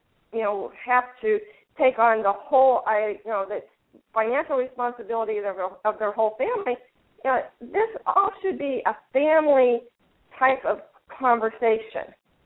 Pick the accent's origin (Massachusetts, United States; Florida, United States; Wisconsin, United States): Florida, United States; I'm from the Southwest Florida